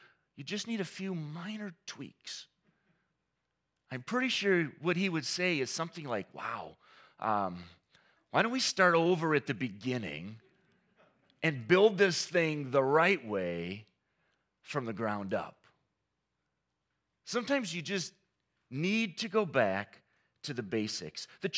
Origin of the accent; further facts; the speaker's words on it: Saginaw, Michigan, United States; And I grew up in Saginaw.